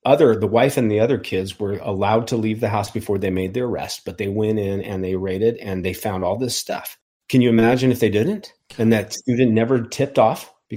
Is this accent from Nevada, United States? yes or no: yes; Reno, Nevada, United States; And I grew up in Reno, Nevada.